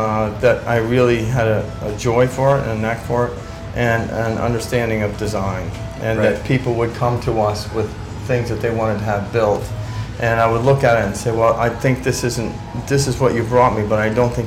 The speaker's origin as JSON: {"language": "English", "country": "United States", "tie": "born or raised there", "also_born_or_lived": "Massachusetts", "said": "I was born outside of Boston. I grew up outside of Manhattan."}